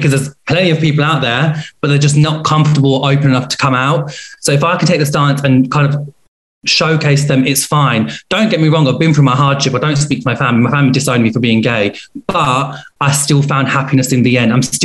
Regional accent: Pakistan; I'm also Pakistani and my parents don't agree with what I do.

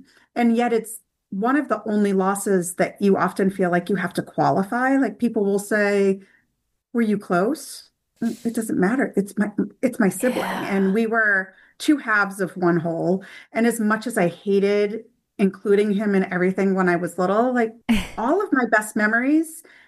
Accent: Boston, Massachusetts, United States; Like, we grew up in Boston and my brother loved the city.

